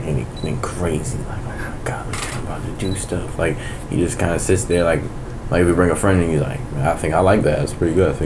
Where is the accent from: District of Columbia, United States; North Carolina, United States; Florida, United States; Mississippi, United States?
District of Columbia, United States; Washington; also born or lived in Prince George's County, Maryland; I'm from Washington, D.C., and I'm from PG County, Maryland, Shetland.